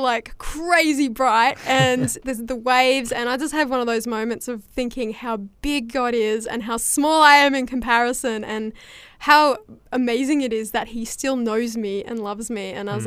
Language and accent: English; Coffs Harbour, New South Wales, Australia; We met him so I'm from Coffs Harbour, and we met him when he came through to do a gig there